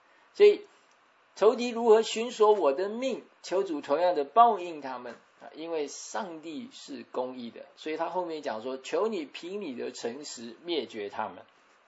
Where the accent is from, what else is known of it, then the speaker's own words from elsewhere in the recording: China; 好像我们中国人常讲啊，不把神放在眼里